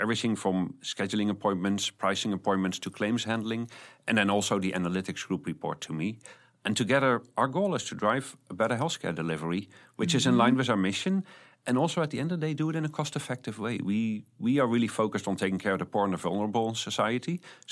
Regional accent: Netherlands; So I grew up in the Netherlands, fairly normal upbringing. My parents traveled international

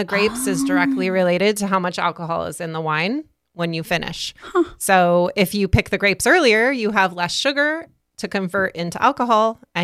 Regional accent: California, United States; I grew up in Sonoma County, which is a beautiful wine country in California.

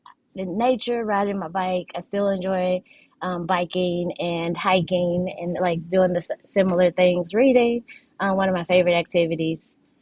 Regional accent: St. Louis, Missouri, United States; I am born and raised in St. Louis. I grew up in Richmond Heights, and so if you're familiar with St. Louis communities, I grew up there. Pretty diverse community, I'd say.

